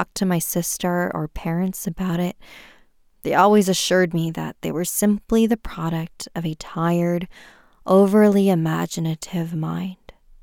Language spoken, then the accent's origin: English; China; Growing up in China, I remember forcing my eyes shut as hard as I could every night